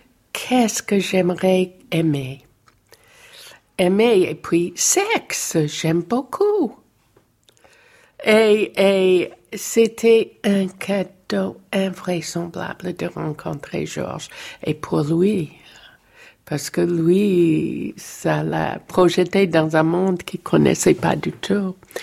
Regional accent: United States; Moi, je suis américaine.

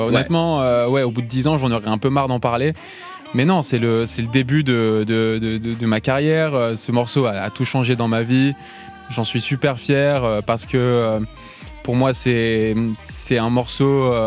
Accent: Toulon, Provence-Alpes-Côte d'Azur, France; parce que moi, j'ai grandi à Toulon, j'avais quasiment jamais voyagé de ma vie avant de faire de la musique.

